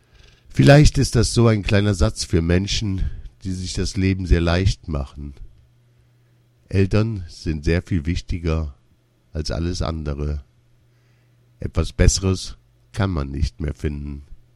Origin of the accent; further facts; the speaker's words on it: Germany; born there; Ich bin zwar in Deutschland geboren, aber ein türkisches Mädchen.